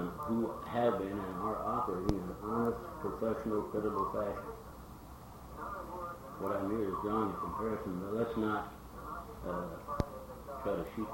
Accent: North Dakota, United States; a little frail native girl who grew up about 60 miles north of where I grew up in North Dakota

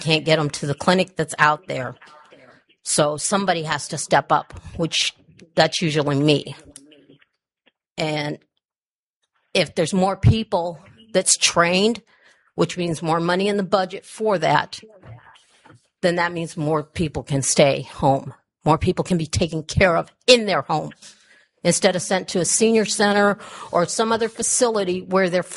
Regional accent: Alexander Creek, Alaska, United States; now in Beluga, United States; I live in Beluga, Alaska. I grew up on Alexander Creek

